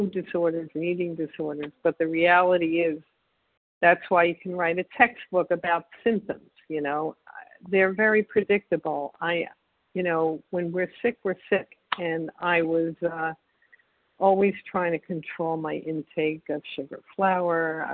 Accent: Israel; from Israel.

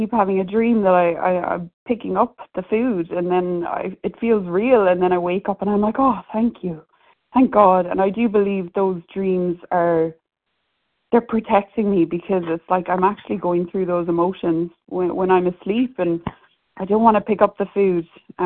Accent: Ireland; Ireland, and it just seemed so difficult for me to understand growing up.

